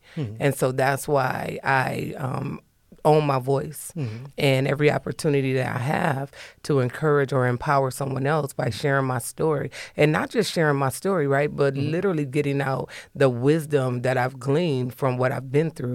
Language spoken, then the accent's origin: English; Toledo, Ohio, United States; Yeah, so I am born and raised in Toledo, Ohio.